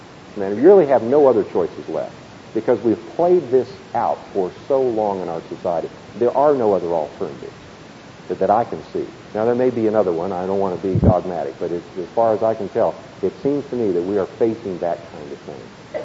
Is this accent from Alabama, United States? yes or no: no; Berkeley, California, United States; born there; I was born in Berkeley, so that's good.